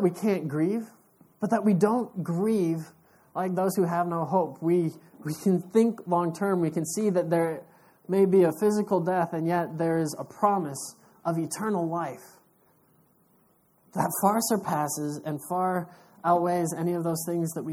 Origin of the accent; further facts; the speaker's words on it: United States; born there; till I realized I was born in the United States and that's not even allowed.